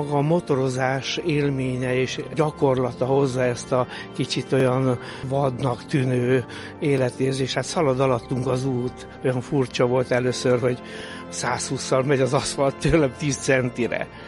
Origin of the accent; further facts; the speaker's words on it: Budapest, Hungary; Mi Budapestről jöttünk.